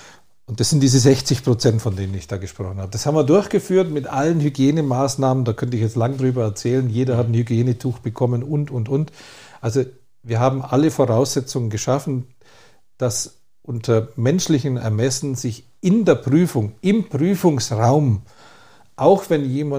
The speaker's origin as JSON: {"language": "German", "town": "Altusried", "region": "Bavaria", "country": "Germany", "said": "Ja, ich komme ja aus Altersried"}